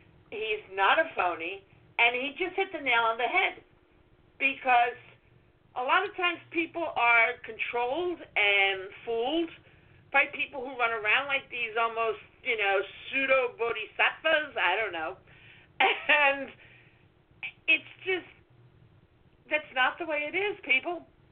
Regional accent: Brooklyn, New York, United States; I mean, I'm from Brooklyn.

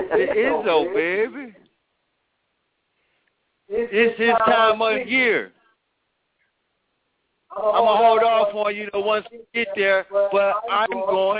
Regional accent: Ohio, United States; I'm from Ohio, so, you know, Ohio, stand up.

